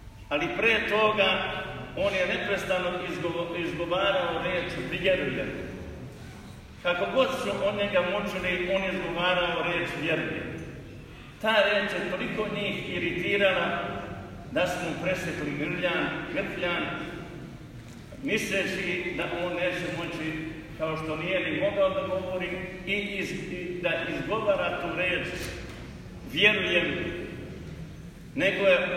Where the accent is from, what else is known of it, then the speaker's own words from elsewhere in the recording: Sremska Mitrovica, Vojvodina, Serbia; pa i ovdje kod nas u Sremskoj Mitrovici na Sremskom frontu